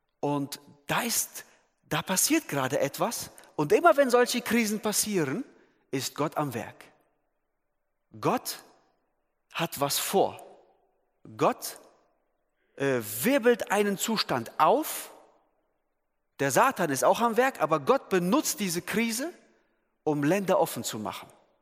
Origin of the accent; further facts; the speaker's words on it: Turkey; German is a second language; ich bin Türke, also bin ich Moslem.